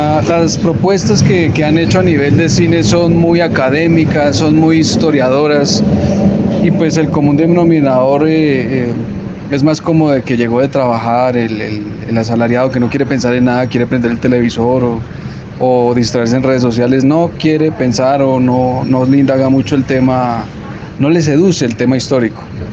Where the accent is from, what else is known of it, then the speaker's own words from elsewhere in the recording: Colombia; nosotros como colombianos